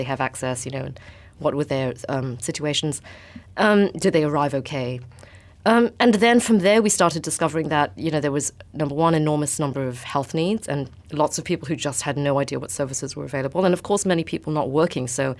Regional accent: Malaysia; I mean, you know, I'm Malaysian and I'm the director, but actually I'm the only Malaysian who's really working so far.

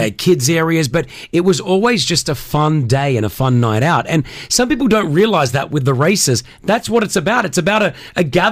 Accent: Australia; I grew up in Australia, and I worked as a bookmaker's clerk.

